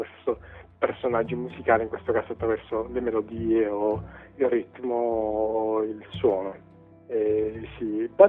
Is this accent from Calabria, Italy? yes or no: yes; Calabria, Italy; moved away as an adult; also born or lived in Bologna; now in London, United Kingdom; Io non sono bolognese di nascita, sono calabrese, ho approfittato del fatto che ero iscritto al DAMS